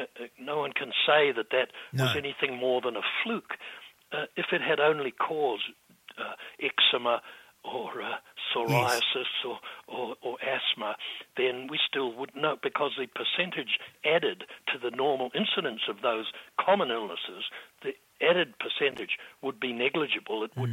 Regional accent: New Zealand; I'm proud to say, as a New Zealander

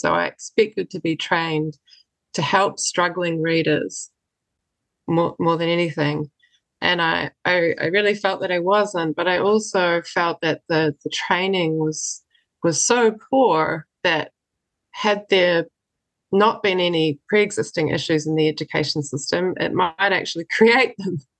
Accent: Kapiti Coast, Wellington, New Zealand; Well, I grew up on the Kapiti Coast. My parents immigrated.

